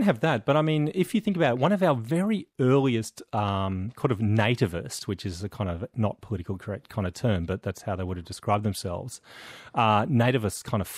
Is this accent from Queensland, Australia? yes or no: yes; Queensland, Australia; I'm a Queenslander myself originally. I grew up in Queensland